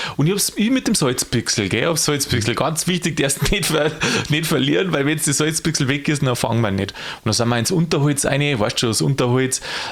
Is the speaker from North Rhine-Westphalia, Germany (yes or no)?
no; Bavaria, Germany; Ja, also ich komme aus Niederbayern, gell?